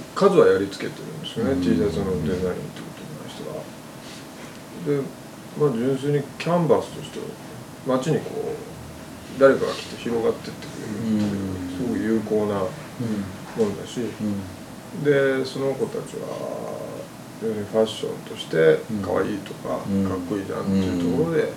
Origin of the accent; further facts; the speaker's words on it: Hiroshima, Japan; 僕が広島で生まれ育ったことと関係なくはないと思ってて、僕昭和41年に生まれてるから何年か前に初めてそれをこう改めて気づいたんだけど、原爆落ちて僕20年ちょっとぐらいで生まれてる